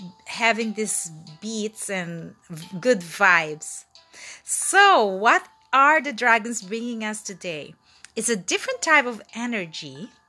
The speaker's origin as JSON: {"language": "English", "town": "Manila", "region": "Metro Manila", "country": "Philippines", "tie": "born or raised there", "said": "His master is actually from Manila, Philippines. So the founder of this pranic group is from my hometown."}